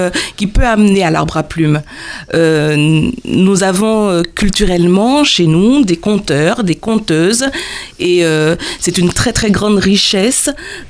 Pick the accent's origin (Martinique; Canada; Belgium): Martinique; now in Guadeloupe; Je réside en Guadeloupe, je suis martiniquaise, mais je réside en Guadeloupe depuis bientôt 25 ans.